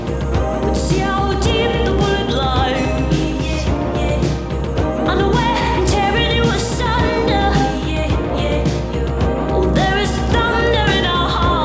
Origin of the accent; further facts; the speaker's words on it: San Antonio, Texas, United States; How is San Antonio? That's my hometown.